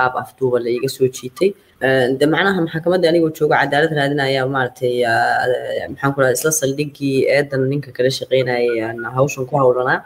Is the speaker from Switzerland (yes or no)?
yes; Geneva, Switzerland; waxaan ahay gabar Soomaaliyeed waxaan ahay hooyo waxaan ahay dhalinyaradii dibadda ku soo kortay waxaan ku soo koray magaalada Geneva